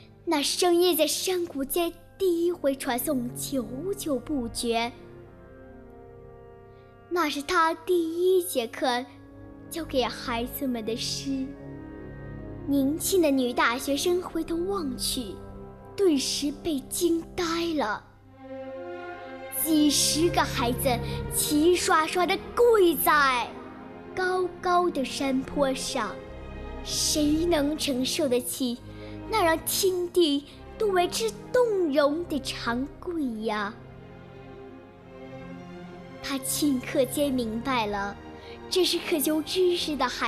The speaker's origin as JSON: {"language": "Chinese", "country": "South Korea", "lives_now": "Fushun, China", "said": "今年8岁了，我是来自韩国的小朋友，我现在在中国的辽宁省抚顺市北台小学上学。"}